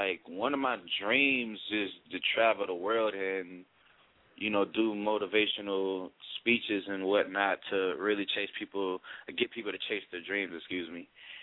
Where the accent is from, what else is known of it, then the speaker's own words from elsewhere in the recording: Palm Beach, Florida, United States; now in Miami, United States; I'm originally from Palm Beach. When I turned 17, when I started taking music seriously, I just came down to Miami on my own.